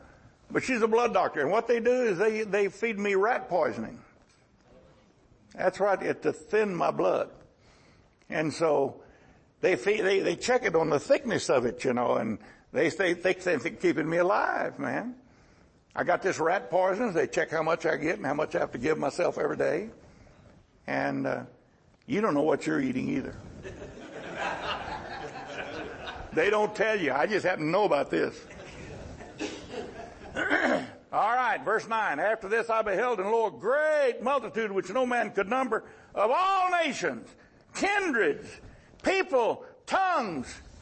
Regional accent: United States; You know, I'm an American, a free-born American. I never honored a king in my life.

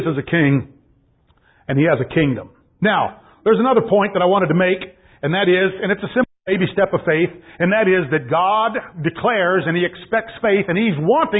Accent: San Antonio, Texas, United States; and I'm from San Antonio, Texas. I don't really know much about snow or whatever

